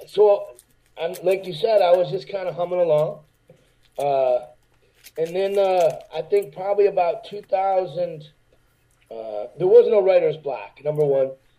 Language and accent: English; Detroit, Michigan, United States; But just growing up in Detroit, that was the nickname the kids gave me.